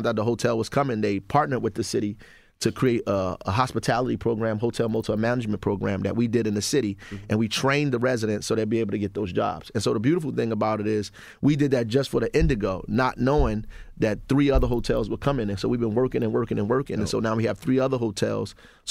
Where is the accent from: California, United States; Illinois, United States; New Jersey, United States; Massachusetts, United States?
New Jersey, United States; Newark; I'm from Newark. That's what's up.